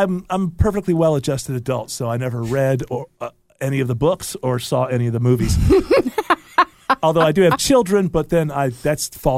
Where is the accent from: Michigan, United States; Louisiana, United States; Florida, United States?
Michigan, United States; Detroit; Oh, you all? Yeah, I'm from Detroit.